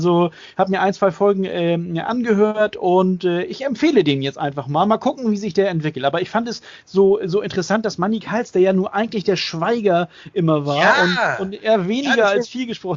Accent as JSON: {"language": "German", "region": "Hamburg", "country": "Germany", "tie": "born there", "said": "Ich bin Hamburger Jung. Ich bin in Hamburg-Eppendorf geboren."}